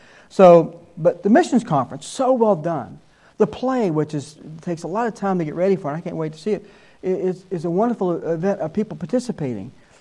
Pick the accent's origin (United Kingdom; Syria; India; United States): United States; the South; Now, I'm from the South.